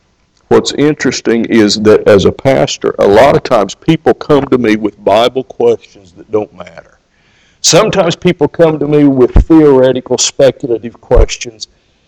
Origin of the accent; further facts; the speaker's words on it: Kentucky, United States; moved away; I moved here from Kentucky, and horses in Kentucky were sometimes bought and sold for millions of dollars.